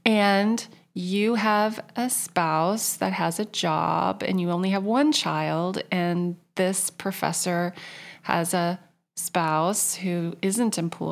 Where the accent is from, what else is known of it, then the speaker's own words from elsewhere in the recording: Tulsa, Oklahoma, United States; That's where I'm from. It's home. And my family was still in Oklahoma, was still in Tulsa.